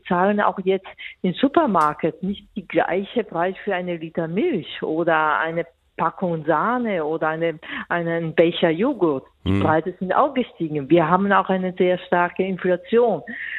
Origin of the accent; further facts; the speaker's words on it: Italy; German is a second language; now in Germany; In meinem Heimatland, in Venedig, Florenz, in touristischen Städten, da zahlen wir schon lange 2,50 €, 2,80 €.